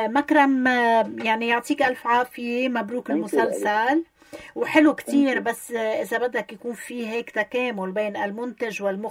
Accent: Lebanon; نحن المشاهدين كلبنانيين كعرب

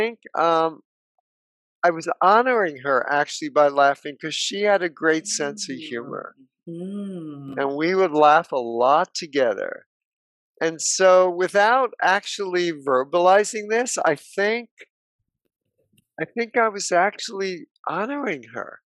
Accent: New York City, New York, United States; I grew up on Broadway. I grew up in New York City.

